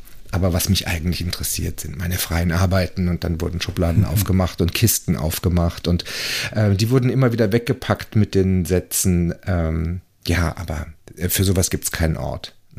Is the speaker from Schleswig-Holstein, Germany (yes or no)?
no; Freiburg im Breisgau, Baden-Württemberg, Germany; born there; now in Berlin, Germany; Gebürtig in Freiburg im Breisgau, aus dem Schwarzwald. Ich war zum Studium in Hamburg.